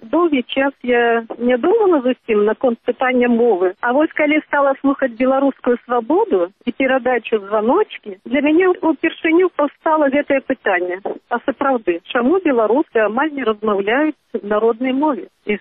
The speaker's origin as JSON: {"language": "Russian", "town": "Kaliningrad", "region": "Kaliningrad Oblast", "country": "Russia", "tie": "born or raised there", "moved": "as an adult", "lives_now": "Belarus", "said": "Я родилась в Калининграде. И все время становления, так сказать, личности провела, в общем-то, там. Я уже в такой довольно зрелой юности переехала в Беларусь."}